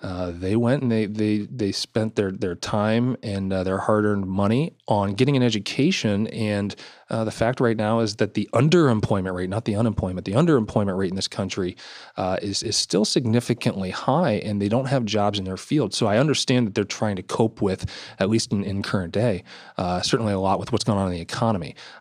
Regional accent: Ohio, United States; I grew up in East Ohio, and I'm a big Pittsburgh Pirates fan.

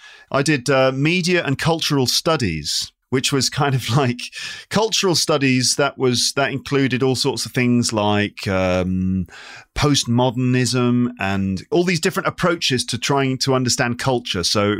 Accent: England, United Kingdom; So I'm from England. I mean, it's probably obvious based on my voice.

